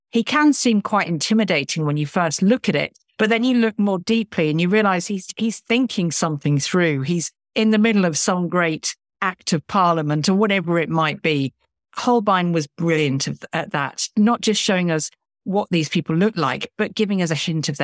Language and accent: English; Lincoln, East Midlands, United Kingdom; I grew up in Lincoln, which is an incredibly historic town in the sort of Midlands of England, a beautiful cathedral.